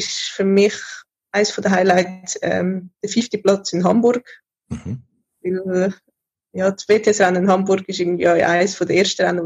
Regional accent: Schattdorf, Uri, Switzerland; born there; Also ich bin in Schattdorf geboren und Das ist ein wunderschöner Kanton Uri.

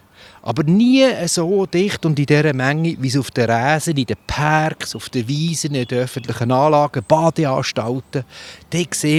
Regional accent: Lucerne, Switzerland; Oder ich bin aufgewachsen im Luzerner Hinterland.

